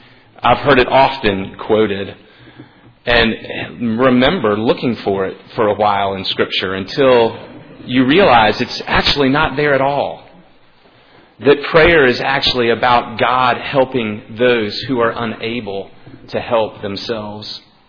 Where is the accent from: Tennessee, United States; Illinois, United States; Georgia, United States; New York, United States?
Georgia, United States; Lookout Mountain; accent: Southern; my accent, which you might have recognized, unlike Chris's. But different nonetheless, is from the South. I come from Lookout Mountain, Georgia